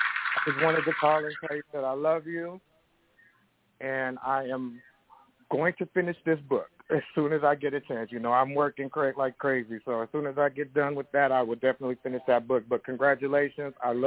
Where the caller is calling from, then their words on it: Pittsburgh, California, United States; I am calling from Pittsburgh, California.